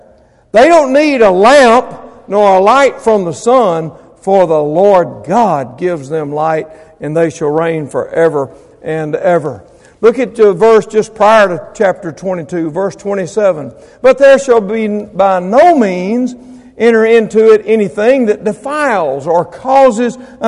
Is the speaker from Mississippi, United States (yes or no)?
yes; Mississippi, United States; This is not a river from Mississippi, I can tell you right now. Okay? I'm from Mississippi. I've seen those rivers.